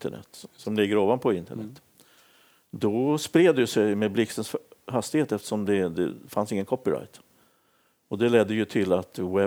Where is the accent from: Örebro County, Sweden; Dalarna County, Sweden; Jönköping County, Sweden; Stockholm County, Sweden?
Stockholm County, Sweden; Stockholm; now in Uppsala, Sweden; Jag lämnade ju Stockholm där jag växte upp och åkte till Uppsala